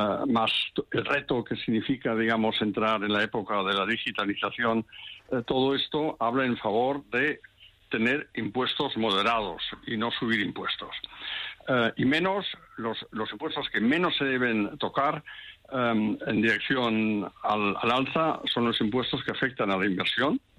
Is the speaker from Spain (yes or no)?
yes; Spain; born there; Bueno, soy casado con una española, he nacido en España, voy mucho a España, yo me siento muy cercano de ustedes.